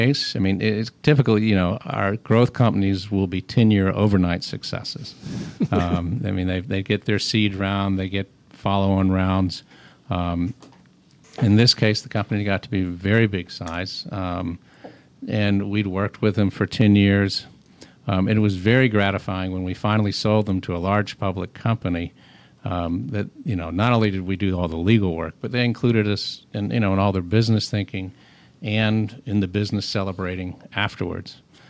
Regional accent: Atlanta, Georgia, United States; No. You know, I grew up in Atlanta. I came back home. I really like it.

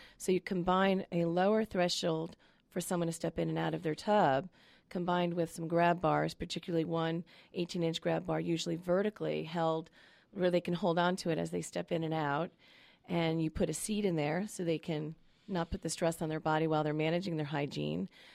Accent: New York, United States; moved away as an adult; No, I'm originally from New York State and went to graduate school in Boston and then moved here in 96.

